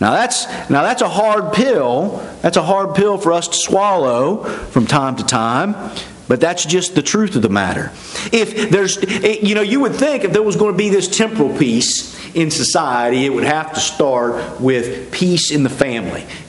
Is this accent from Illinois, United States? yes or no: no; West Virginia, United States; especially in this part of the country and where I grew up in West Virginia